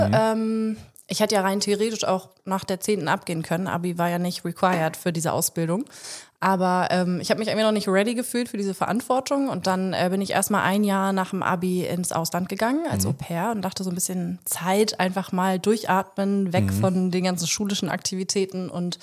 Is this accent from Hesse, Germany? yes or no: no; Bönningstedt, Schleswig-Holstein, Germany; now in Quickborn, Germany; Aus Bönningstedt.